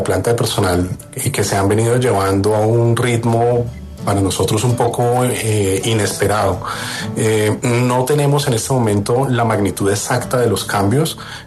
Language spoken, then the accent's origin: Spanish; Colombia; no solo como funcionarios de carrera diplomática, sino como colombianos en general